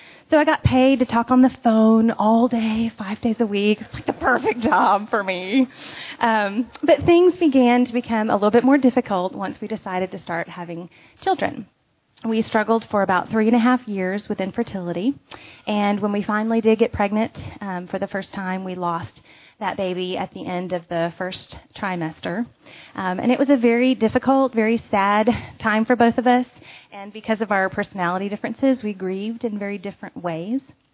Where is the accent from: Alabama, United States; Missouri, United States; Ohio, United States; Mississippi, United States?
Alabama, United States; Opelika; born there; And I was born in a tiny little town in South Alabama called Opelika.